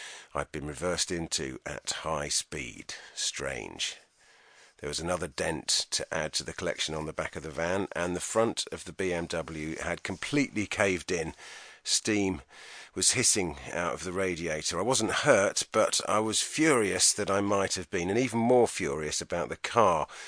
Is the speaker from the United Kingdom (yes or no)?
yes; Bournemouth, South West England, United Kingdom; I grew up in Bournemouth, a tourist resort